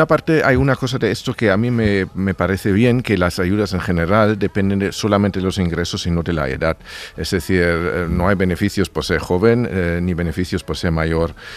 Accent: Germany; Spanish is a second language; a mí como alemán me da vergüenza

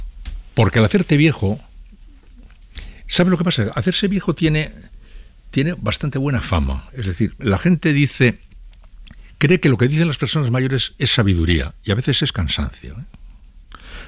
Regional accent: San Sebastián, Basque Country, Spain; como una pieza más del puzzle de nuestra condición de donostiarras

